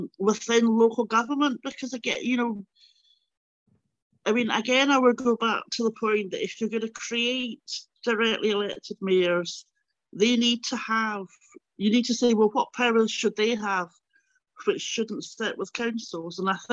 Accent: London, United Kingdom; growing up in London and going back to Glasgow and going back to Scotland

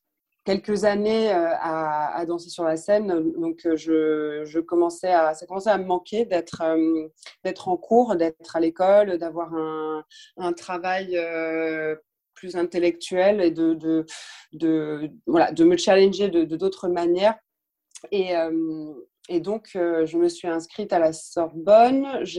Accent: United Kingdom; now in Paris, France; Je suis à la base anglaise et française. Je suis née en Angleterre et j'ai vécu toute ma vie là-bas, voilà, jusqu'à ce que je vienne à Paris pour danser au Lido.

